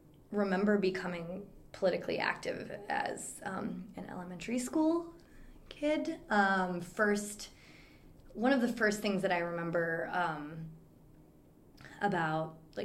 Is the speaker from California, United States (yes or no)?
no; Appleton, Wisconsin, United States; I grew up in Appleton, Wisconsin, which is in the Fox River Valley in northeast Wisconsin.